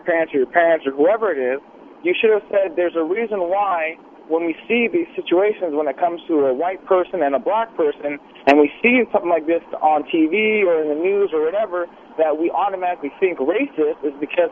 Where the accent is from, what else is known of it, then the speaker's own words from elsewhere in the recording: United States; my parents are Palestinian and Jordanian, and I was born and raised in America, so I'm not white.